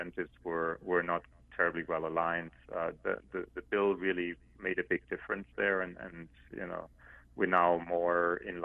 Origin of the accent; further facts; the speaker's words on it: Germany; You know, I'm originally from Germany